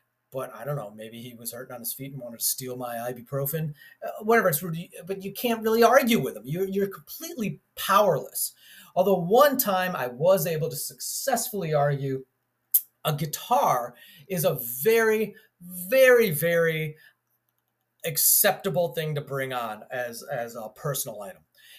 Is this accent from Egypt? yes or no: no; Chicago, Illinois, United States; back in my hometown of Chicago, if you're hitting Ravinia